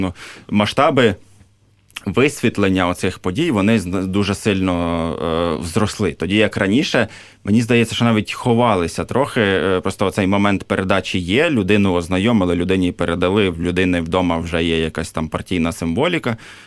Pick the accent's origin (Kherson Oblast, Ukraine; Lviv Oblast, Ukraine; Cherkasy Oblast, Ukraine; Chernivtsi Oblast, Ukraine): Cherkasy Oblast, Ukraine; Smila; я родом зі Сміли.